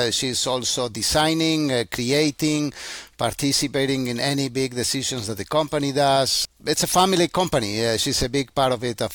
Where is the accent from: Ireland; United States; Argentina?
Argentina; first language Spanish; English is a second language; Still, my mother tongue is Spanish, and all my friends and family is still over there.